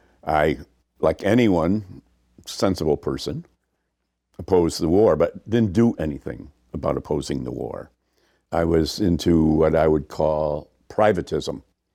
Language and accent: English; Syracuse, New York, United States; born there; Well, I was born in Syracuse. My parents were born in Syracuse. I come from an intact middle-class family.